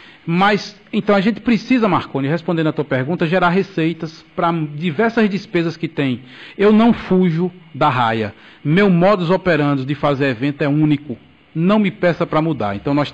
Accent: Campo Formoso, Bahia, Brazil; E Campo Formoso, eu digo porque é a minha cidade, que aqui eu sou brasileiro

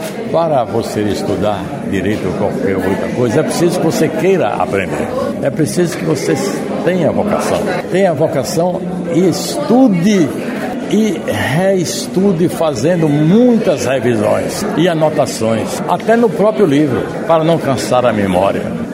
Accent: Campo Formoso, Bahia, Brazil; indo de trem para Campo Formoso. Jorge, mas lá é minha terra. Lá é que eu me sinto bem. Lá é que eu tenho a minha família.

